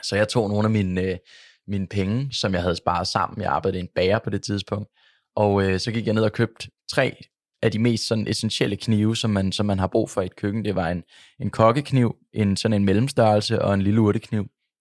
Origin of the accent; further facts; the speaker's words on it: Lyngby, Capital Region of Denmark, Denmark; der havde vi en stor have hjemme i mit barndomshjem i Lyngby